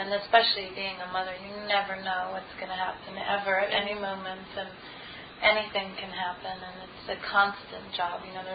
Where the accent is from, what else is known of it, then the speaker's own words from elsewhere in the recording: Maine, United States; growing up in Maine, in my aunt's house, which I still go to all the time